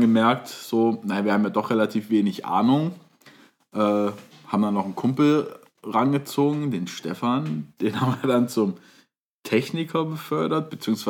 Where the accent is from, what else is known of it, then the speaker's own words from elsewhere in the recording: Turkey; Ich bin Türke.